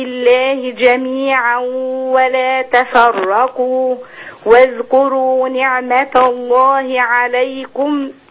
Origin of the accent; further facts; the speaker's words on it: Giza, Giza Governorate, Egypt; من الجيزة.